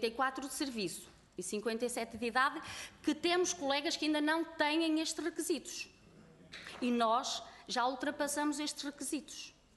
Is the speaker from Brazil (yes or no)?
no; Celorico de Basto, Norte, Portugal; now in Lisbon, Portugal; Nós somos do Norte, somos de Celurito de Basto, qualquer uma de nós foi trabalhar, eu vim para aqui, para Lisboa, para o Lumiar